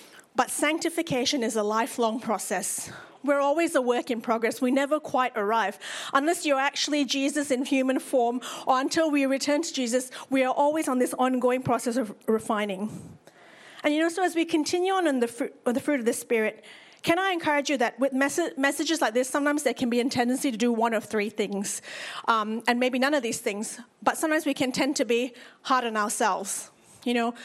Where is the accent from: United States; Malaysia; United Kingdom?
Malaysia; moved away as an adult; I grew up in Malaysia. I moved here for uni and have lived here since.